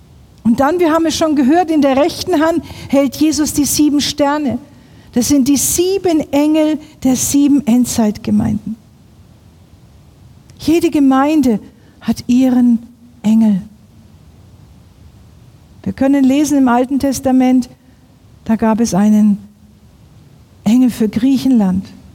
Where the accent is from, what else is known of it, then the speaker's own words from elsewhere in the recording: Northern Germany, Germany; Ich komme aus Norddeutschland, da hört man das, wenn die Sturmflut naht.